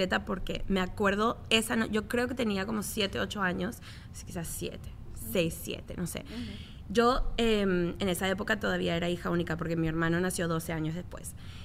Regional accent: Miami, Florida, United States; Mi niñez, yo me crié aquí. Yo nací aquí en Miami.

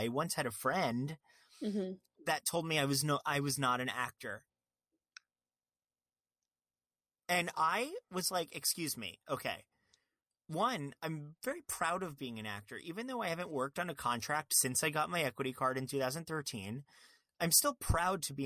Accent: Fort Lauderdale, Florida, United States; also born or lived in Long Island; When I was in middle school, I'm from Long Island, but I was raised in Fort Lauderdale.

